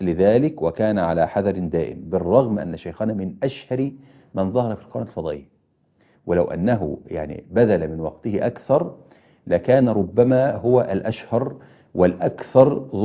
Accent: Kafr El Sheikh, Kafr El Sheikh Governorate, Egypt; بل يدعوهم هو أيضا لمدينته إلى بلدتنا طبعا كفر الشيخ

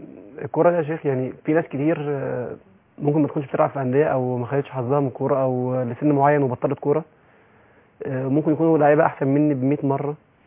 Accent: El Mahalla El Kubra, Gharbia, Egypt; انا من المحله زي ما قلت لحضرتك ما كنتش احلم بان اوصل للي انا وصلت له

